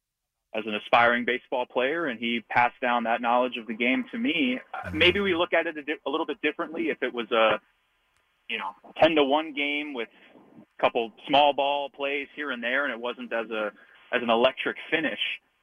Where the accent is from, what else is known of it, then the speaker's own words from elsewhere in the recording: Manhattan, New York, United States; And, you know, I'm born and raised in Manhattan, so I would have gotten a kick out of it, too.